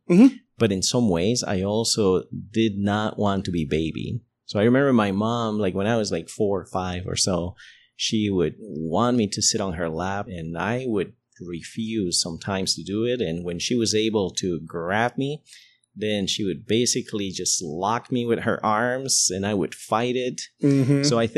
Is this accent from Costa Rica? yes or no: yes; Costa Rica; I am from Costa Rica, so this is in Costa Rica. And my town is a town in the mountains.